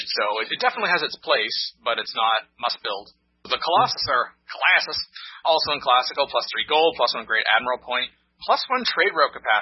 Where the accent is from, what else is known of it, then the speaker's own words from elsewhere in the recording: England, United Kingdom; Man, I'm so English.